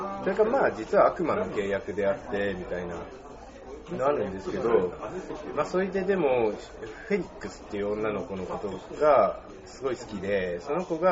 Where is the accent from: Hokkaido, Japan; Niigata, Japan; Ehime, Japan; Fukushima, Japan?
Niigata, Japan; moved away as an adult; also born or lived in Tokyo; 僕が新潟から80年代の終わりに大学に進学して上京したんですけど、